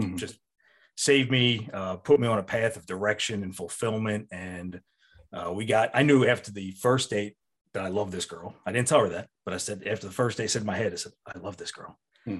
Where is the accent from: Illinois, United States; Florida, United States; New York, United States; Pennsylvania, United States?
Pennsylvania, United States; So my only experience with police were growing up in the town I grew up outside of Philadelphia